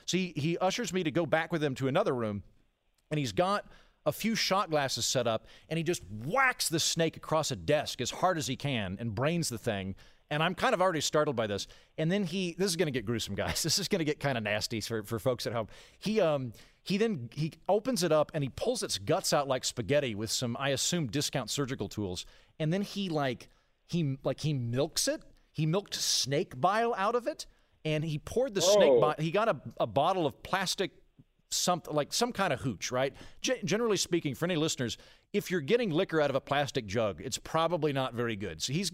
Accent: Oklahoma, United States; I've eaten two beating rattlesnake hearts in my home state of Oklahoma because I've been to a couple of rattlesnake derbies.

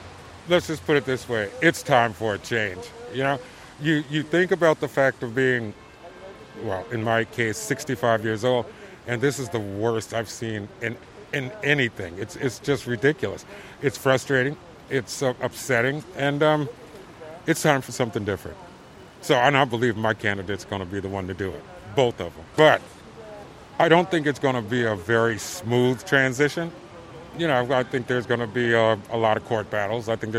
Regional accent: Philadelphia, Pennsylvania, United States; I'm from North Philly, and 65.

